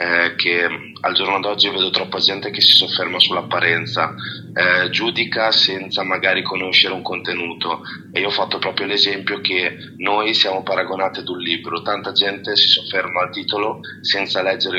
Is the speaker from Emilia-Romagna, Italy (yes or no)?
yes; Finale Emilia, Emilia-Romagna, Italy; Allora, io sono di Finale Emilia, in provincia di Modena.